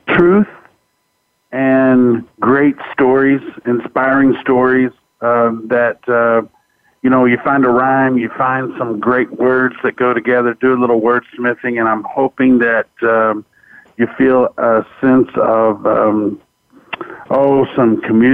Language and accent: English; Fort Worth, Texas, United States; When you're born and raised in Fort Worth, Texas, and you travel around Texas and really appreciate the history of Texas and Texas music, a lot of fusion comes together.